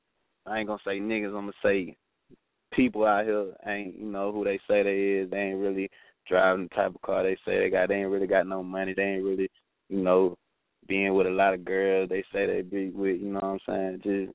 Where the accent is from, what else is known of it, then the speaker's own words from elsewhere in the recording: Atlanta, Georgia, United States; Yeah, I'm originally from Atlanta, born and raised.